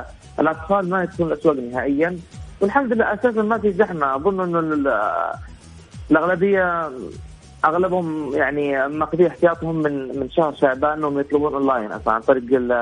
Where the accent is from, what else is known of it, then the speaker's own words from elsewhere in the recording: Saudi Arabia; فواجبنا إحنا كمواطنين سعوديين يعني نلتزم بالقوانين